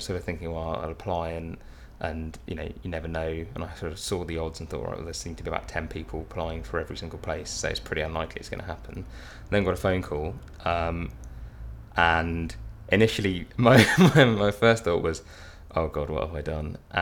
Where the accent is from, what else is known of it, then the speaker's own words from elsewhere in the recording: London, United Kingdom; I'm 26 and I'm from South London.